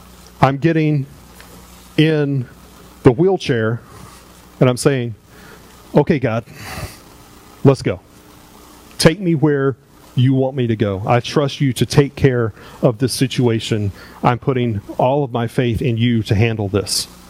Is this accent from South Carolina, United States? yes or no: yes; South Carolina, United States; I'm from South Carolina. All my family lives in South Carolina. I'm out in college in Missouri, 1,000 miles away.